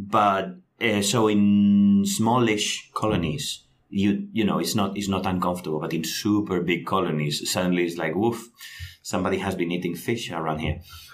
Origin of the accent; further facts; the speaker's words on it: Spain; now in Oxford, United Kingdom; I'm from Spain. I'm studying here at Oxford